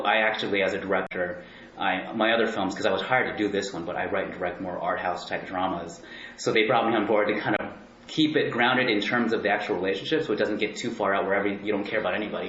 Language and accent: English; California, United States; moved away as an adult; now in New York, United States; I'm from the San Francisco Bay Area and moved to New York about 7 years ago.